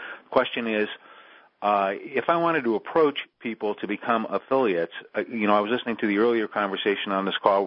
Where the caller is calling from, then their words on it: Yelm, Washington, United States; I'm calling from Yelm, Washington.